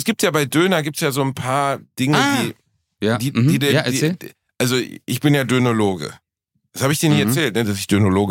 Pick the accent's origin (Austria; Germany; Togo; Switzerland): Germany; Ich bin Deutscher